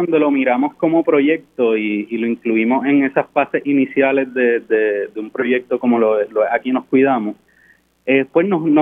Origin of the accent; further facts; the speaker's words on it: Caguas, Puerto Rico; now in Aguas Buenas, Puerto Rico; soy natural de Caguas, resido en el pueblo de Aguas Buenas